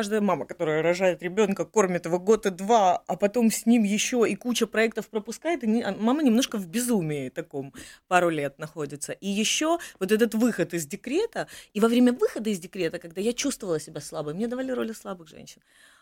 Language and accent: Russian; Kyiv, Ukraine; Я как киевлянка, наверное, вот мне кажется, что я знаю просто 70% Киева.